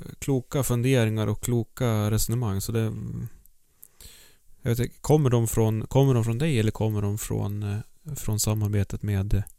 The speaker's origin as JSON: {"language": "Swedish", "region": "Västernorrland County", "country": "Sweden", "tie": "born or raised there", "said": "Jag är ju uppvuxen i Högkusten"}